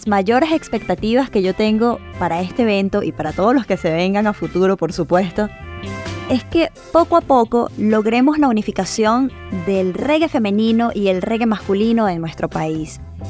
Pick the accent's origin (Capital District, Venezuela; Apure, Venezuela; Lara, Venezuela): Capital District, Venezuela; Caracas; yo vengo de Caracas. Yo soy caraqueña de pura cepa, nacida y criada en esta tierra.